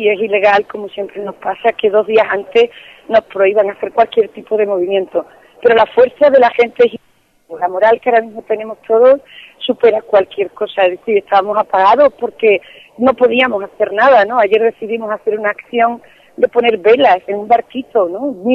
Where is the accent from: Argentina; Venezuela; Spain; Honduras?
Spain; Andalusia; yo soy de Andalucía, ¿no?